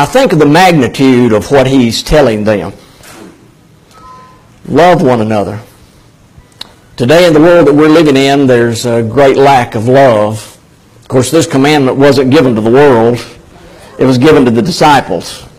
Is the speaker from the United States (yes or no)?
yes; the South, United States; I grew up in the South just like you did.